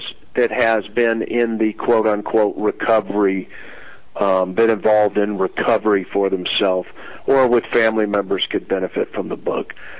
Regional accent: Florida, United States; I had a big family, big southern kind of, I don't know, cat on a hot tin roof kind of family. I grew up in Northeast Florida.

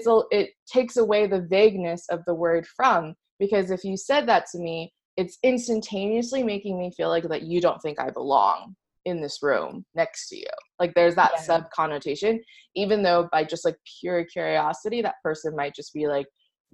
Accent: Austin, Texas, United States; So growing up in Austin, Texas, like it was a sleepy college town, let's be real. Yes, it was the capital of Texas, but it was not that big.

